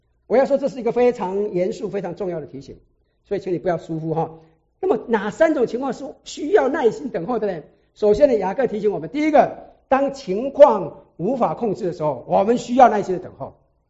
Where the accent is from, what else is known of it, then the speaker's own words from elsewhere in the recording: China; 我们中国人有没有这种现象啊？我们中国不是有什么靠天吃饭的？